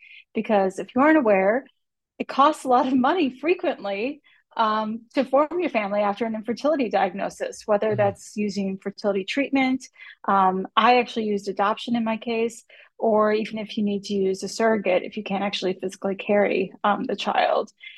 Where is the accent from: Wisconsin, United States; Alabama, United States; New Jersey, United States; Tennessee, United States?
Wisconsin, United States; I had actually returned back to my home state of Wisconsin.